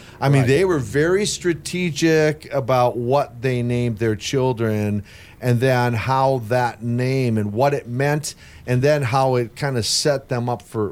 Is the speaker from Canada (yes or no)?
no; West Virginia, United States; Growing up in West Virginia.